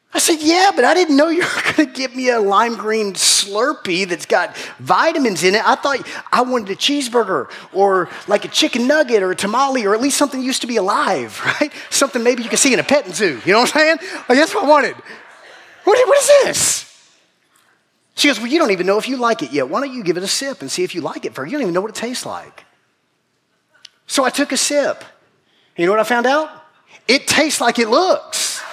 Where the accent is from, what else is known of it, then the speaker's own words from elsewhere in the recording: Macon, Georgia, United States; I said, "Babe, I'm from Macon. I don't even know what a probiotic is.